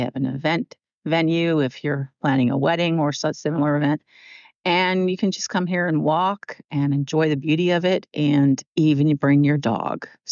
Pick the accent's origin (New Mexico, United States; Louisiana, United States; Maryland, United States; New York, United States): Maryland, United States; North Beach; also born or lived in Colorado; Actually, I'm from North Beach, so driving from North Beach.